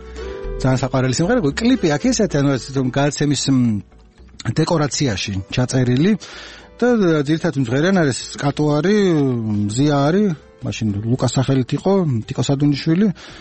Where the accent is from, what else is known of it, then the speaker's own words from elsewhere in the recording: Imereti, Georgia; მე ფიქრობ ხოლმე მაგას და მე რამე იმერელი ვარ